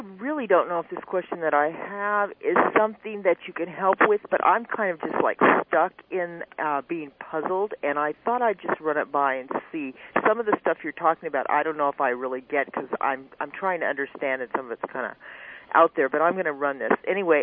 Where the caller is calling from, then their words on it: Costa Mesa, California, United States; And I'm calling from Costa Mesa.